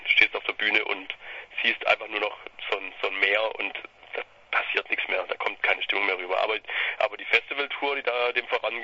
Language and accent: German; Bad Wimpfen, Baden-Württemberg, Germany; wir kommen tatsächlich ursprünglich aus Bad Wimpfen, das ist die hübsche Stadt neben Neckarsulm. Das ist ein Luftkurort, ein sehr bekannter in Deutschland.